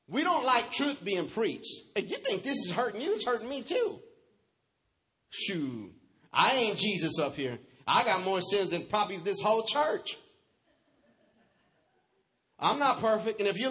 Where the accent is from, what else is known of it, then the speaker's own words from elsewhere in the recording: Texas, United States; See, I'm from Texas, y'all.